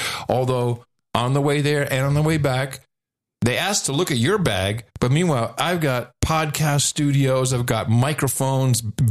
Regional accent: United States; I'm an American. This is my country.

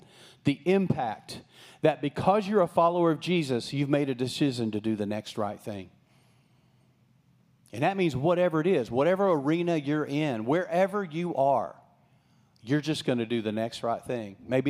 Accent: Texas, United States; Remember, I was raised in West Texas. We had no water. We had stock tanks. That was our lakes.

